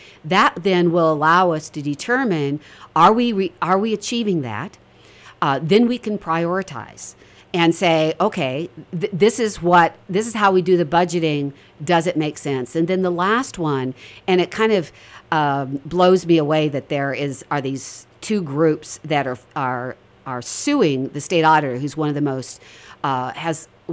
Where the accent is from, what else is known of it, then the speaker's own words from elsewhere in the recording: Sheridan, Wyoming, United States; So, I was born and raised in Sheridan. I'm a product of our outstanding education system.